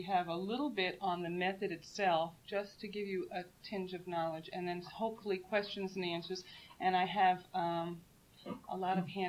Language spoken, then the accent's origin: English; Edgewater, New Jersey, United States; also born or lived in Bronx; Well, actually, I grew up in the Bronx, but we moved to the same town in New Jersey called Edgewater when I was six, and we grew up in the same town.